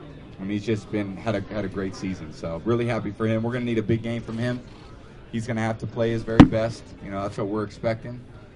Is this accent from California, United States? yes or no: yes; California, United States; I didn't know much about the franchise growing up in California, being a 49er fan, being in the NFC, being the other part of the country.